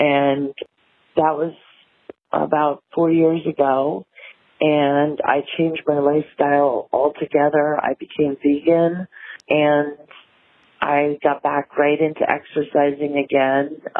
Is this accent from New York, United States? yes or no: yes; New York City, New York, United States; I'm in my mid-50s. I'm 55. I grew up in New York City and in the 70s and 80s and was a runner from the time I was 8 on.